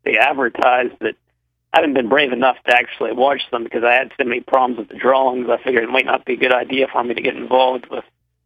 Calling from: Cumberland, Maryland, United States; from Cumberland, Maryland.

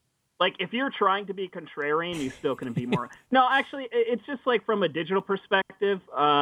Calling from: Manhattan, New York, United States; Hey, guys. … calling from Manhattan.

